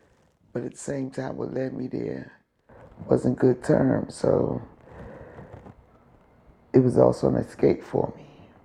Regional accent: Long Island, New York, United States; I'm originally from Long Island, hadn't been here in years.

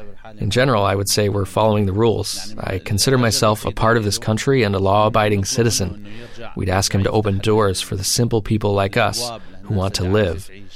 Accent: Syria; moved away as an adult; I would never forget my home country. If peace returned, I would visit to see my friends and family.

